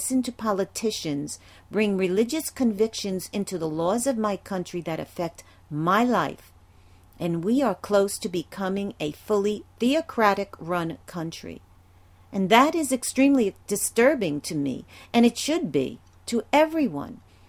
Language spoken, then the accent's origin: English; Brooklyn, New York, United States; moved away as an adult; I was raised and lived in Brooklyn, New York until I was 56 years old.